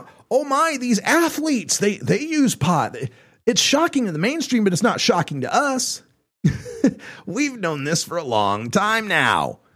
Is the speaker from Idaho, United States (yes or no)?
yes; Idaho, United States; a place surrounded by marijuana reforms, and that is my home state of Idaho.